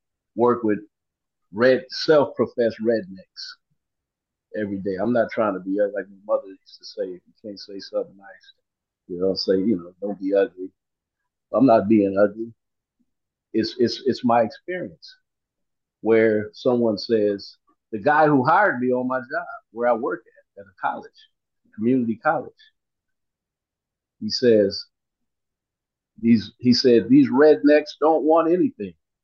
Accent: Compton, California, United States; I grew up in Compton, going through LA.

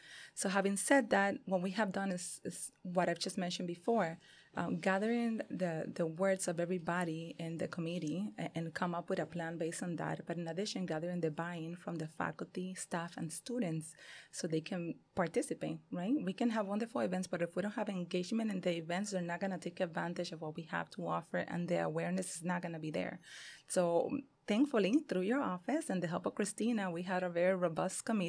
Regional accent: Cuba; now in Miami, United States; I grew up in Cuba and everybody knows how that goes.

